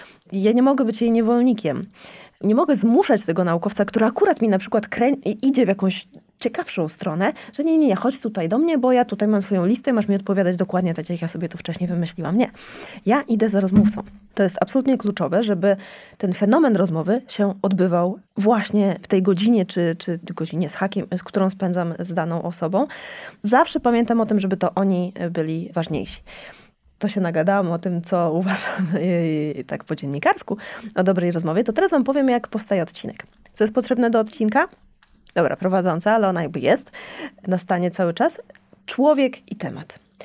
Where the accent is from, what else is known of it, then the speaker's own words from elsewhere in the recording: Skarżysko-Kamienna, Świętokrzyskie Voivodeship, Poland; now in Warsaw, Poland; jestem ze Skarżyska Kamiennej, teraz mieszkam w Warszawie